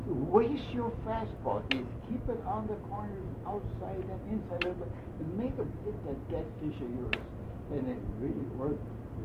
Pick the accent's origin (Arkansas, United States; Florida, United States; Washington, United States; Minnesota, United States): Minnesota, United States; Crookston; And I was from Crookston